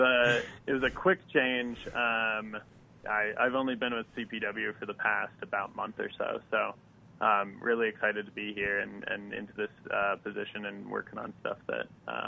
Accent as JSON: {"language": "English", "town": "Las Vegas", "region": "Nevada", "country": "United States", "tie": "born or raised there", "said": "So I grew up in Las Vegas, Nevada, you know, kind of normal suburban neighborhood."}